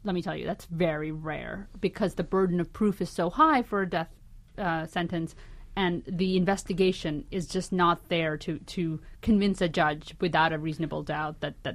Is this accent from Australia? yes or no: no; Pakistan; As a Pakistani